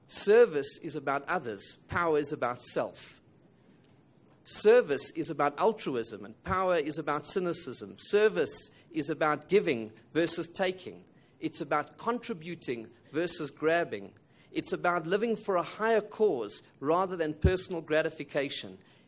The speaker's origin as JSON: {"language": "English", "country": "South Africa", "said": "how can we as the South African Jewish community contribute to creating a better future for all South Africans?"}